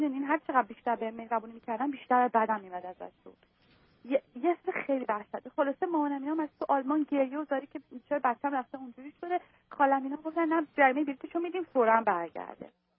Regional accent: Iran; moved away as an adult; now in United States; 24 سالمه، باهاتون صحبت میکنم. من از ایران اومدم اینجا،

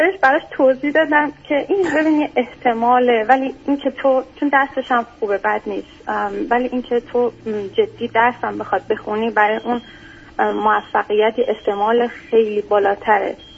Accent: Iran; moved away; از 3 سالگی ما از ایران مهاجرت کردیم به کشور انگلیسی زبان و تقریبا نزدیک 7 یا 8 سال هست که ما در اینجا زندگی میکنیم.

